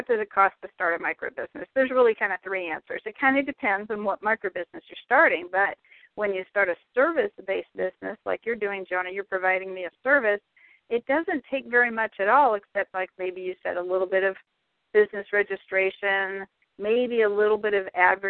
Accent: Cincinnati, Ohio, United States; He's a 17-year-old student here in my hometown of Cincinnati

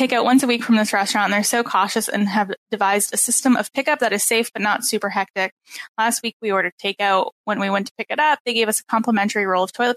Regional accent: Canada; people aren't mad because I'm Canadian

